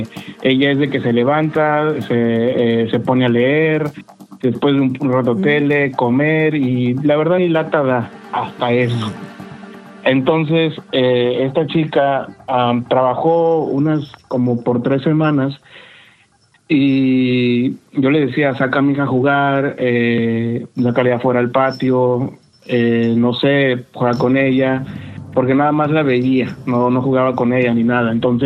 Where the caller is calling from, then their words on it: California, United States; Ya les había marcado anteriormente desde acá, desde California.